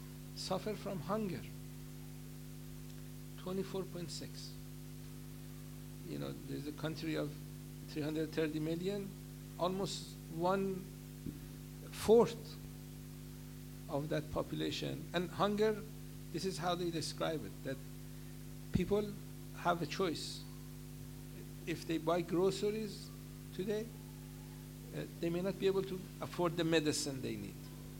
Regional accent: Iran; And she knew I'm from Iran, so sometimes she would come and talk to me.

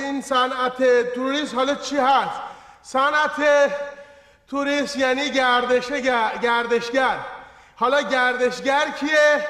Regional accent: Tehran, Tehran Province, Iran; یه کارگر بدبخت فلک زده ساده ایم که از تهران اومدم واسه کار، بعد اومدم تو جزیره. من که تو عمرم پامو از تهران بیرون نذاشته بودم

